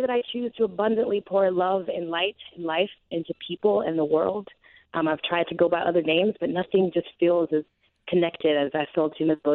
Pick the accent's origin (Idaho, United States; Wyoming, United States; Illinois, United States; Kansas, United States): Illinois, United States; Chicago; Southside, Inglewood. It's pretty awesome.